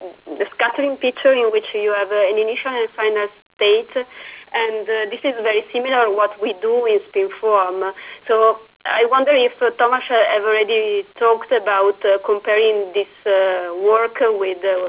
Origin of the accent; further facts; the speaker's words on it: Marseille, Provence-Alpes-Côte d'Azur, France; English is a second language; from Marseille.